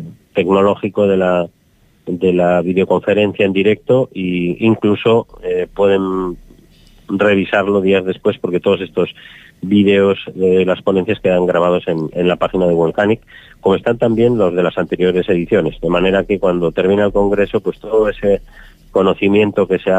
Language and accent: Spanish; Basque Country, Spain; yo que soy del País Vasco